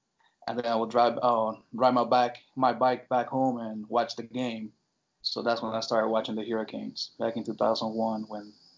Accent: Colombia; now in Miami, United States; So I come from Colombia, where everything is soccer.

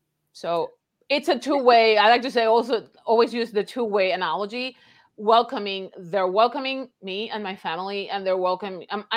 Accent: Puerto Rico; now in Texas, United States; And what I tell many people, culturally, I am Puerto Rican. Politically, yes, we are all American citizens, but culturally, I am Puerto Rican, and no one can erase that. And coming here, you have to understand that I'm in the South, I'm in Texas

